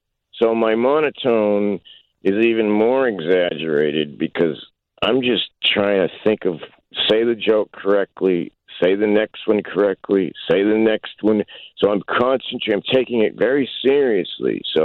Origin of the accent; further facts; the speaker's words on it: Massachusetts, United States; I came from Massachusetts to do the show there.